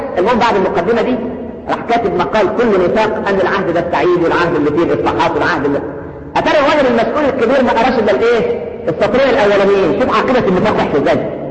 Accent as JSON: {"language": "Arabic", "country": "Egypt", "said": "يا لو كان الحاوي ده لو عندنا في مصر."}